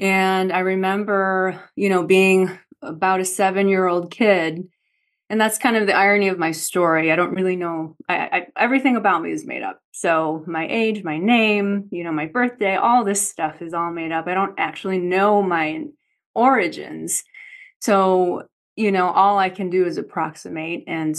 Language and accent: English; Midwest, United States; born or raised there; also born or lived in South Korea